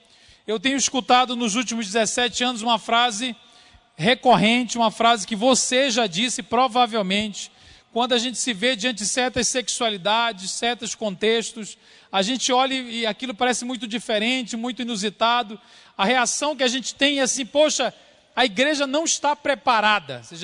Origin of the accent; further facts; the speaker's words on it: Belém, Pará, Brazil; now in Belo Horizonte, Brazil; Eu venho lá de Belo Horizonte, moro em BH. Mas você viu meu sotaque não é exatamente sotaque mineiro, né? Eu sou de Belém do Pará, bem ali, onde Jesus nasceu